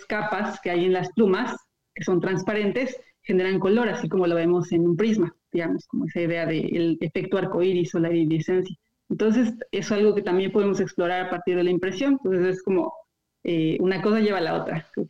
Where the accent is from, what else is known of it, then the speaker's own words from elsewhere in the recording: Mexico; now in Bristol, United Kingdom; yo como mexicana aquí, generar este contacto con las instituciones